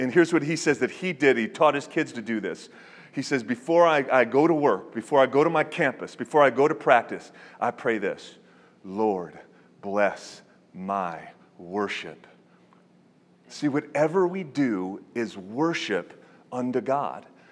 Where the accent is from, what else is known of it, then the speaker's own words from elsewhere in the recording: Detroit, Michigan, United States; So I'm from Detroit. I don't know if you realize this, but Detroit's a good place to be from, okay?